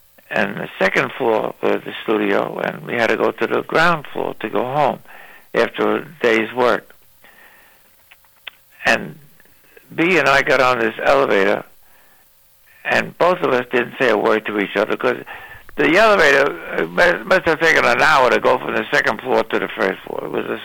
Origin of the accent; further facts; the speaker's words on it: Brooklyn, New York, United States; I'm 96 now. We grew up in Brooklyn. We fraternized with all the other kids on the block.